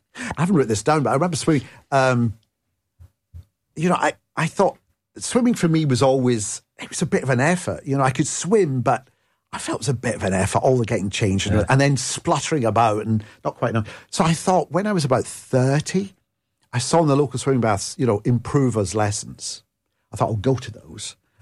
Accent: Scotland, United Kingdom; So, you know, being Scottish, I will be Scottish and Italian, you know, I've got the best of both.

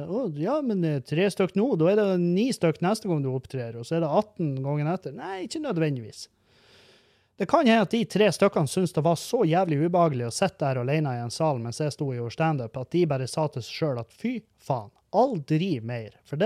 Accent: Halsa, Nordland, Norway; Jeg er fra Halsa i Meløy.

